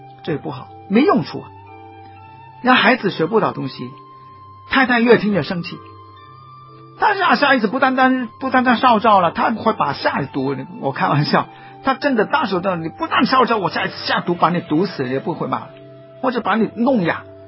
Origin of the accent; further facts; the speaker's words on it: Guangdong, China; 我们广东人更糟糕的